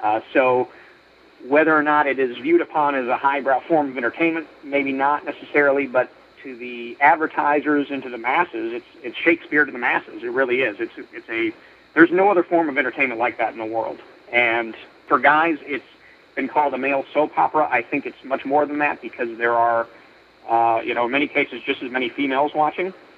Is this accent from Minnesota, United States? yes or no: yes; Minneapolis, Minnesota, United States; born there; also born or lived in Fort Dodge; I was born in Minneapolis. I spent a good deal of time in Fort Dodge, I believe 4 years to be exact.